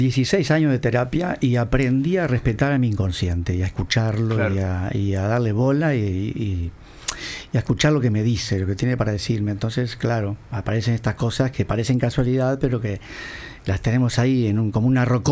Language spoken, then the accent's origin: Spanish; Montevideo, Uruguay; Papá era relojero en Colón, donde yo nací y crecí. Y en Colón está la Asociación Japonesa del Uruguay, en el barrio Colón.